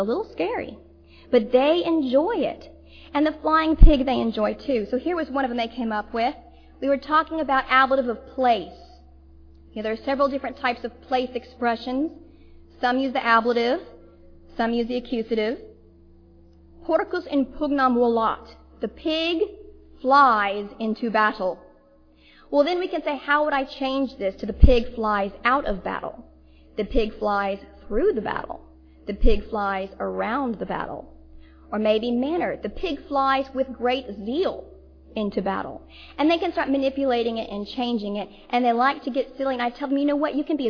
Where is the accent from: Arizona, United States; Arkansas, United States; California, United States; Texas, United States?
Texas, United States; I'm from Texas, so it's like the Aggies and the Longhorns.